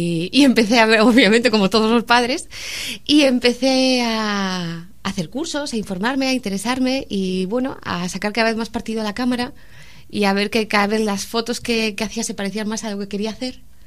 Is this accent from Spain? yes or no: yes; Laredo, Cantabria, Spain; moved away as an adult; now in Asturias, Spain; Vivo fuera desde que empecé a estudiar en la universidad, pero sí, sí, soy de Laredo, toda mi familia es de Laredo